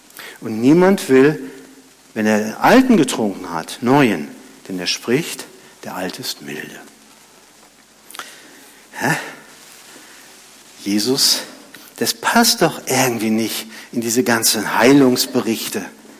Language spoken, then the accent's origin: German; Rhineland-Palatinate, Germany; Ich weiß, wovon ich rede, ich komme aus der Pfalz.